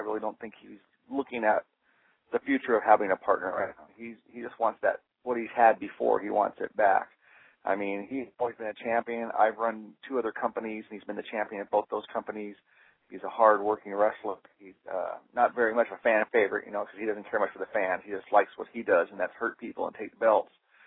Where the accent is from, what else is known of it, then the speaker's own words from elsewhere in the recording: Portland, Oregon, United States; No, I did not. I grew up in North Portland. I'm 53 now, and I started watching wrestling with my dad when I was like 8